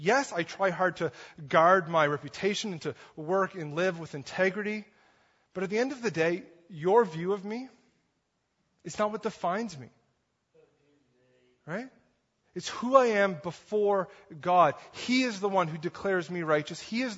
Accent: East Coast, United States; I grew up in the East Coast, pastored there for a few years, did my chunk of my schooling there.

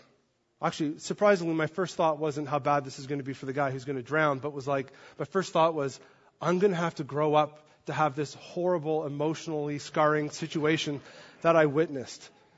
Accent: Canada; So I grew up really on the Bay of Fundy. So from where my house was, where we lived, I could see the Bay of Fundy, the salt water

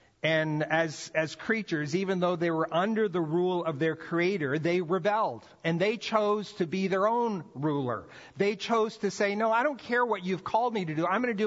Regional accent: Brazil; English is a second language; I grew up in Brazil, okay? Played soccer, basketball. Like, baseball was like a foreign language.

